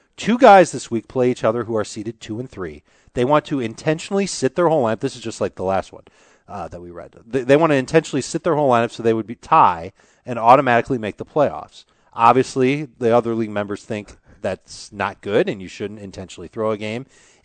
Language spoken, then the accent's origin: English; Winnipeg, Manitoba, Canada; I am from Winnipeg, Canada.